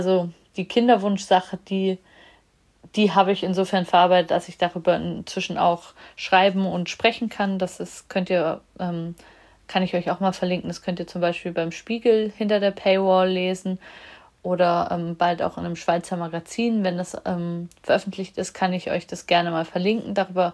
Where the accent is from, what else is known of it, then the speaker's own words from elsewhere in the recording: East Germany, Germany; born there; zumindest in der DDR, wo ich geboren bin